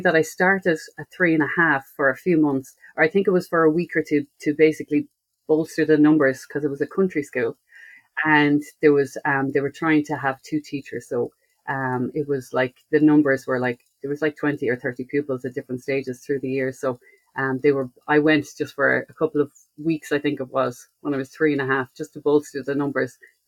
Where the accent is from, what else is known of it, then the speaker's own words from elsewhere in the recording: Connacht, Ireland; I was born in North County Mayo, in a place called, well, out in the sticks, really. It was the nearest village was 3 miles. So I lived out in the countryside with my family